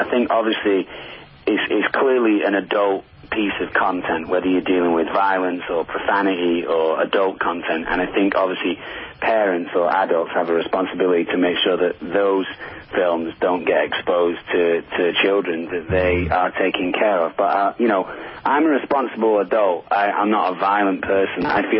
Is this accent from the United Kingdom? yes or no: yes; England, United Kingdom; No, I'm English, but a lot of my English friends say that I sound American now.